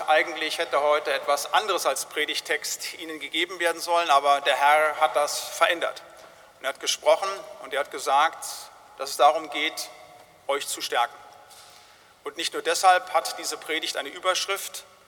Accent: Bad Laase, Germany; wir mit unserem Leben in Bad Laase, wo ich aufgewachsen bin, hier in Deutschland

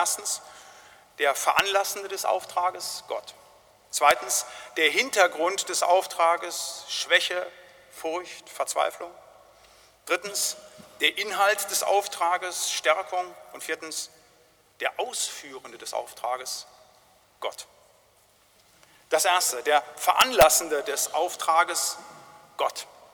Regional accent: Bad Laase, Germany; wir mit unserem Leben in Bad Laase, wo ich aufgewachsen bin, hier in Deutschland

